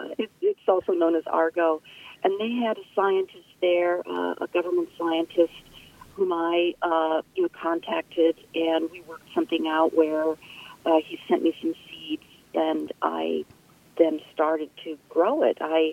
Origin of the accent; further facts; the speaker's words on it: South Dakota, United States; now in Alaska, United States; because I grew up in South Dakota and had a warm spot in my heart for farmers.